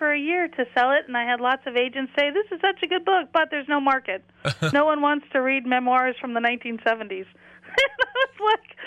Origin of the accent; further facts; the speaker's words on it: Phoenix, Arizona, United States; also born or lived in Oregon; And I finished growing up in Phoenix, Arizona.